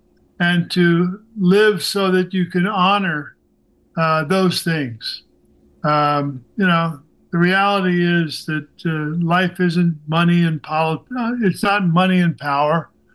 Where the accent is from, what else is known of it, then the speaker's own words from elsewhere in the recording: Missouri, United States; I mean, you know, I grew up in Missouri. I represented New Jersey.